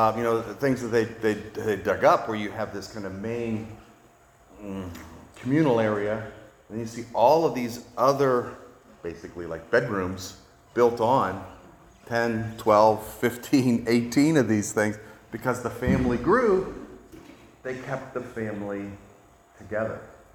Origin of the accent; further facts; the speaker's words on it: West Virginia, United States; I am from West Virginia. We all know West Virginia is